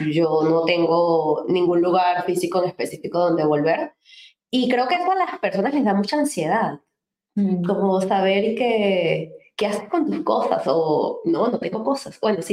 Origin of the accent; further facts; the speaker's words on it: Venezuela; moved away; Muchos saben ya que yo soy venezolana